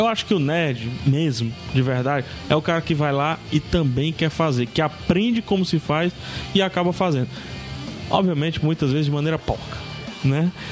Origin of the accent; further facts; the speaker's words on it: Ceará, Brazil; sou do Ceará, sou cearense